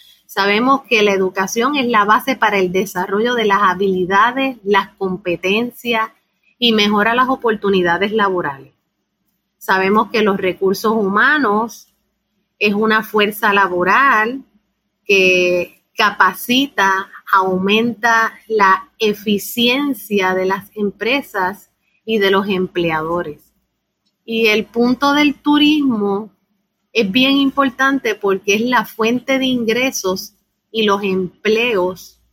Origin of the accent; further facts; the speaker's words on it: Mayagüez, Puerto Rico; mejorar la economía de mi pueblito de Mayagüez.